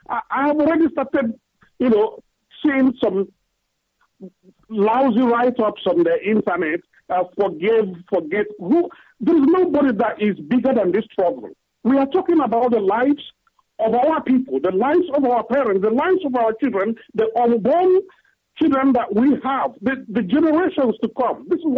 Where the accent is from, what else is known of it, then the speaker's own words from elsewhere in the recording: Owerri, Imo, Nigeria; now in United Kingdom; I come from Ngobala local government, Owerri, in Biafra land.